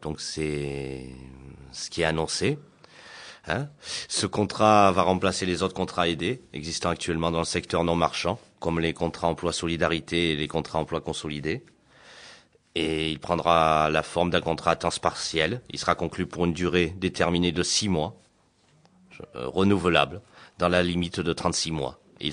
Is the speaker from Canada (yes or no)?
no; France